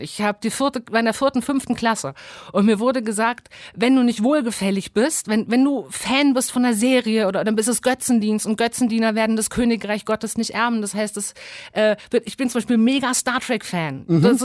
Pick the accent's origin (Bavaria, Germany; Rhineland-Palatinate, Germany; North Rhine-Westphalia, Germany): Bavaria, Germany; Ich war auch nicht getauft und habe den katholischen Religionsunterricht so mitbesucht, weil man das in Unterfranken halt so gemacht hat, wo ich aufgewachsen bin.